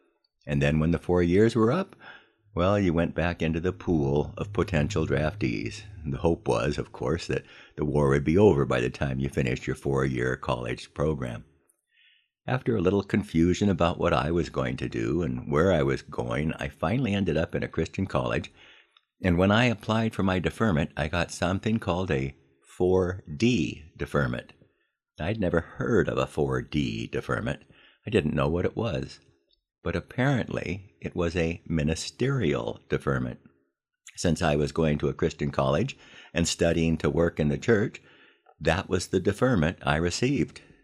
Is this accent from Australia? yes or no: no; United States; The fact is, I liked being an American.